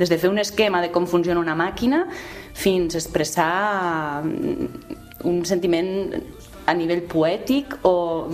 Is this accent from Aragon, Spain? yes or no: yes; Zaragoza, Aragon, Spain; Catalan is a second language; moved away as an adult; now in Barcelona, Spain; després vaig venir a Barcelona, jo sóc de Saragossa, vaig venir a Barcelona a estudiar Belles Arts